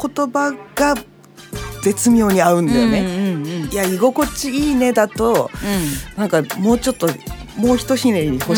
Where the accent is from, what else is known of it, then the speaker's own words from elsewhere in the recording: Hokkaido, Japan; accent: Hokkaido dialect; 私たちはもう根っからの北海道人いわゆるどさんこですけども